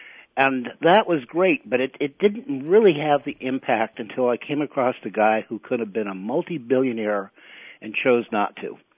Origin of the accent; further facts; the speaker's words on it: California, United States; I'm from the San Francisco Bay Area. And what I didn't know about growing up there, because I took it for granted, is that area is real much a leading edge, cutting edge tip of a new Renaissance culture.